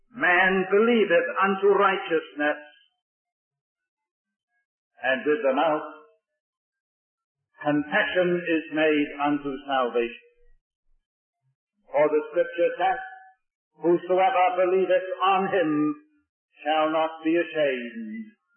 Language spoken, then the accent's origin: English; Wales, United Kingdom; I was born and brought up in Wales.